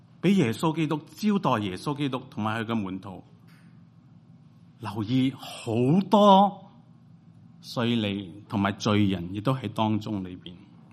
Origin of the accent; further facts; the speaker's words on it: China; 同我哋大概同我哋中国人嘅文化好相似。